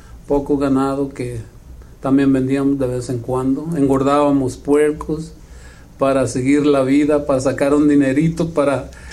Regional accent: Coalcomán, Michoacán, Mexico; born there; Yo nací en Michoacán, se llama Cualcomán, Michoacán. El mes es primero, enero. Del 20 de 1939.

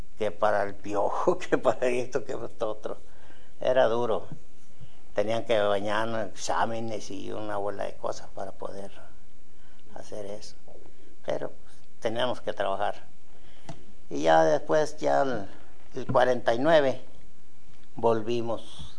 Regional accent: Concheño, Chihuahua, Mexico; Yo nací en Concheño, Chihuahua. Yo me crié solo, según esto, con un tío

